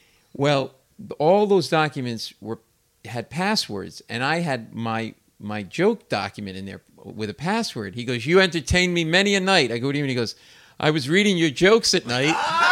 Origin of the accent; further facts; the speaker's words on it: Rhode Island, United States; we grew up in Rhode Island, and again, I don't want to talk about too much about myself, but anyway, settled in Rhode Island, Italian family.